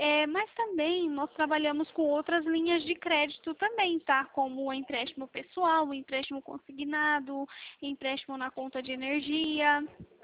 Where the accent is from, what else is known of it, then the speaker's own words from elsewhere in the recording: São Paulo, Brazil; eu sou de São Paulo, né?